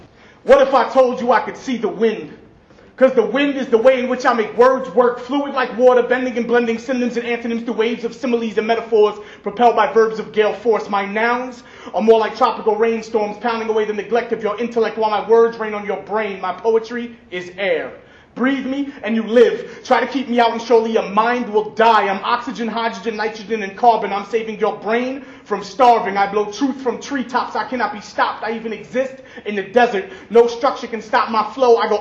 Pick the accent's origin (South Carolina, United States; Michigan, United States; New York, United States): New York, United States; I'm from New York. I do a lot of shows in New York. I'm gonna write this political poem based on my views because I've been born and raised in New York.